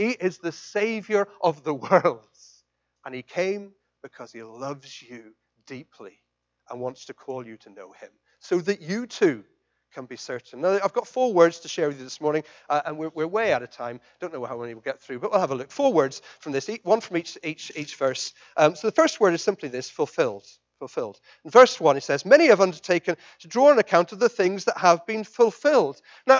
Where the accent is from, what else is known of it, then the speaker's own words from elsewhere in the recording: Ireland; also born or lived in Leeds, England; and so I was born in Leeds, and I was brought up in Ireland, and it's weird.